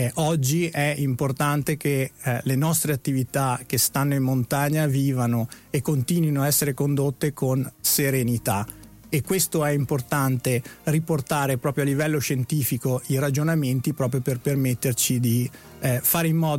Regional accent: Trentino-Alto Adige, Italy; io da trentino sono fiero di quello che hanno fatto i trentini

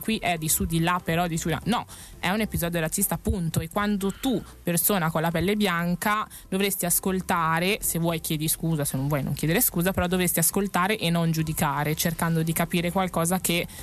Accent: Cremona, Lombardy, Italy; born there; Sì, sono nata a Cremona nel 1995.

